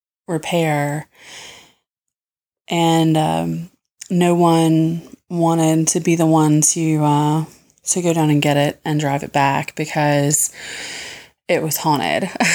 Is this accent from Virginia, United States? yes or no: yes; Virginia, United States; from Virginia